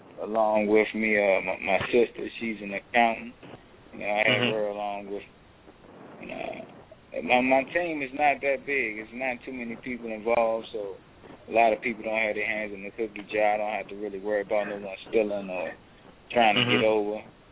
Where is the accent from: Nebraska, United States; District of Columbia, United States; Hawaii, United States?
District of Columbia, United States; Washington; Yeah, Washington, D.C. I'm from Washington, D.C.